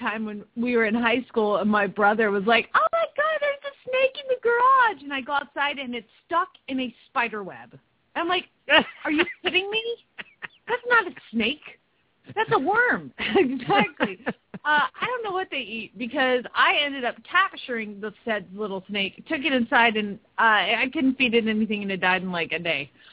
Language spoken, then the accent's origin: English; Phoenix, Arizona, United States; from Phoenix, Arizona